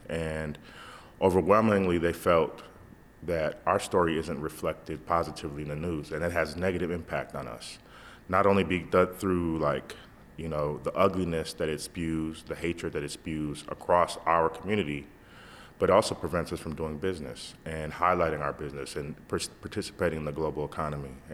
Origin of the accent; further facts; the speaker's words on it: Milwaukee, Wisconsin, United States; You know, I'm from Milwaukee, Wisconsin.